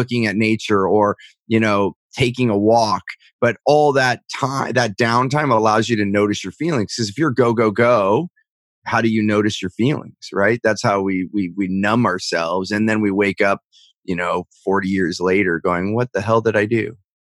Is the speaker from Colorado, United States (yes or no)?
no; California, United States; because I grew up in Silicon Valley and it's fast paced, right?